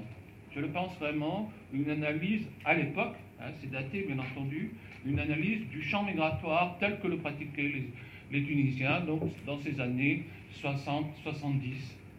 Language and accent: French; Brittany, France; Mais je suis breton et obstiné